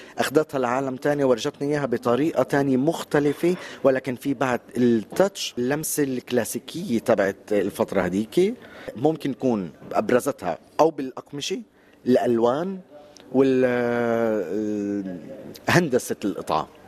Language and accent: Arabic; Palestine; نحن فلسطينيين صحيح في الهوية